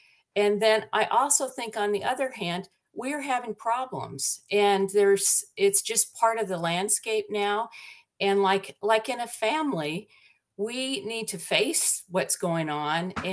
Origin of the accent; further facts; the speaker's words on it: Nebraska, United States; And I think what, you know, our military experience shaped me a lot, because I grew up in Nebraska. And like you, Mike, I had four sisters.